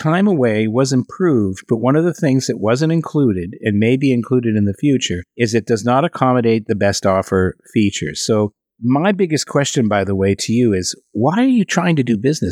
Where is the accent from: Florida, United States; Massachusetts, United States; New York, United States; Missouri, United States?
Massachusetts, United States; There's an Italian, Sicilian Nabilodon version of a meat pie that was popular where I grew up in Massachusetts as a child